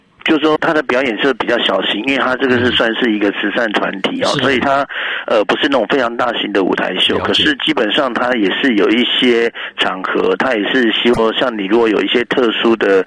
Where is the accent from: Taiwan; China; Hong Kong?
Taiwan